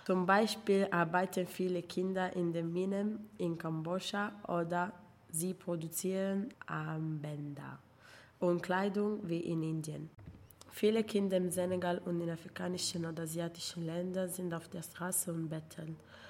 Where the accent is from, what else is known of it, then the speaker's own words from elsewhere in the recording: Italy; ich komme aus Italien, ich bin 18 Jahre alt.